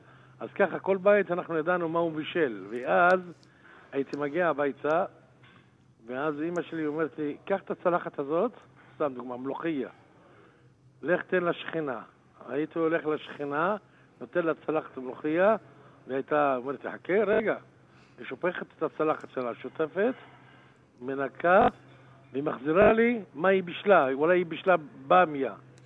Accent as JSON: {"language": "Hebrew", "town": "Kafr Qana", "region": "Northern District", "country": "Israel", "tie": "born or raised there", "said": "כי אני נולדתי בכפר קנה, אוקיי? והזכרונות שלי בכפר קנה זה בשנות ה-60-70."}